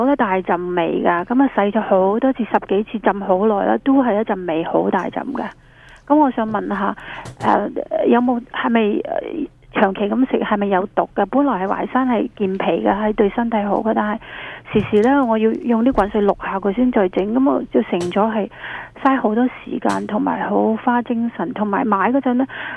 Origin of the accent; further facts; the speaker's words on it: China; 本来有才系我哋中国人嘅骄傲嚟噶，系咪啊？